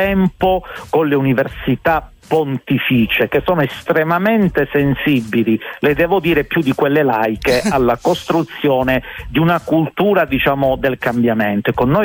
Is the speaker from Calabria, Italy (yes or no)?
yes; Calabria, Italy; da calabrese verace un simbolo di rottura a queste latitudini. La Calabria può davvero cambiare.